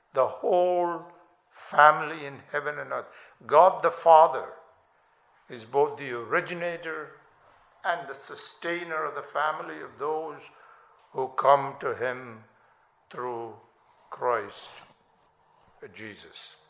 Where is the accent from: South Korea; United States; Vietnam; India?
India; In many churches that I grew up in India, people actually kneel down.